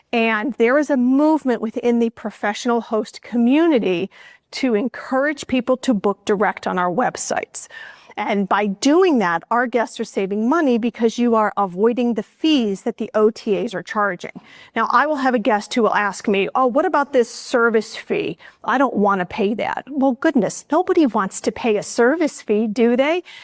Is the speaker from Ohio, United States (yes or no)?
yes; Cleveland, Ohio, United States; I'm American after all. For those of you who are from the States, I am from Cleveland and my family are Cleveland Browns fans.